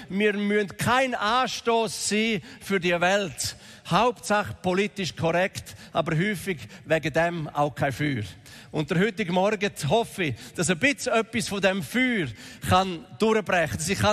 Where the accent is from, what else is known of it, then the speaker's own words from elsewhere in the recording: Graubünden, Switzerland; Ich bin ja im Engadin aufgewachsen und das sind alles ein bisschen spezielle Leute, die Bergler. Wir sind alle ja Bergler als Schweizer.